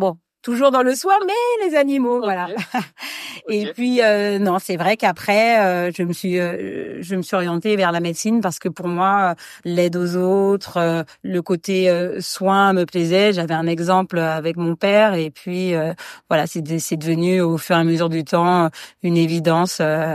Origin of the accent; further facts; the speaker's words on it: Guadeloupe, France; moved away as an adult; also born or lived in Nantes; J'ai une mère martiniquaise et un père malien. Voilà, après je suis née à Nantes et j'ai grandi aux Antilles, en Guadeloupe, donc très très mixte. Et puis après je suis revenue en France métropole pour mes études et je n'ai plus quitté.